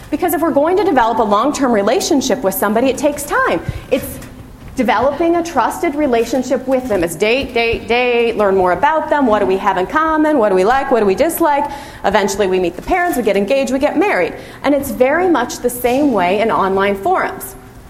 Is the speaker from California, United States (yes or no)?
yes; San Francisco, California, United States; I'm going out, and I'm from San Francisco